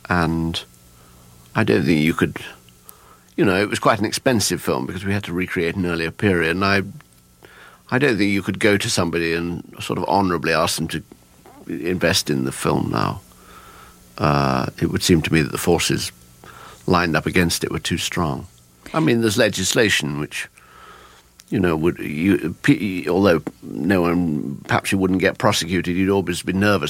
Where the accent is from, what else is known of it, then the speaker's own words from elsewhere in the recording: Leicester, East Midlands, United Kingdom; Oh, I'm from Leicester. You destroyed my childhood.